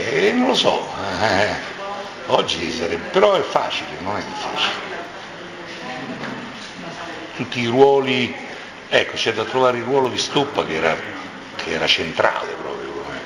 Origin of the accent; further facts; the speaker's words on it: Rome, Lazio, Italy; non capisco perché noi romani ci dobbiamo vergognare il fatto che siamo romani